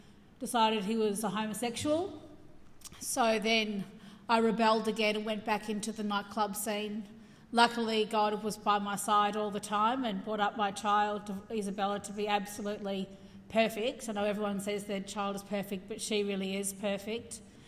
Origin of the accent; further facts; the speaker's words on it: Mount Eliza, Victoria, Australia; I was brought up down in Mount Eliza.